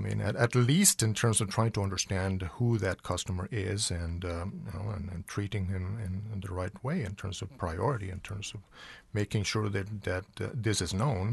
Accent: Texas, United States; And I'm saying this as a Texan.

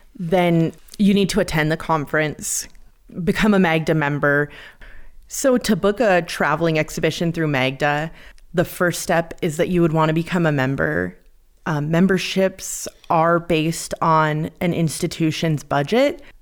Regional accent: Great Falls, Montana, United States; I grew up in Great Falls and attended, you know, CMR and Great Falls High.

